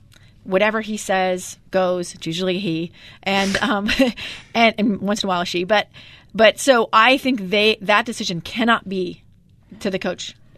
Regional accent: Alaska, United States; You know, I grew up in Alaska, libertarian leaning

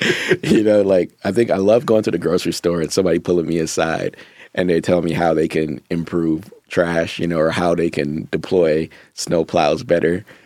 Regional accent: Jamaica; moved away; Yeah, so it's an interesting story. I think I came from Jamaica in the early 90s. And it was my father, he came over first and set the groundwork. And then he came up for my sister and me.

